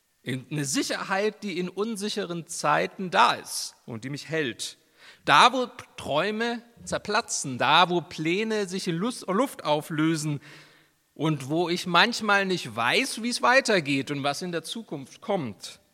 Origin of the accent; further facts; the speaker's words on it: Nuremberg, Bavaria, Germany; ich bin in Nürnberg aufgewachsen